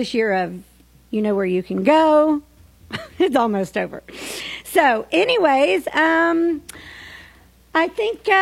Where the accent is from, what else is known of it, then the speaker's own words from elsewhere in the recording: Tennessee, United States; And growing up in Tennessee, of course, all my friends and their parents were Republican.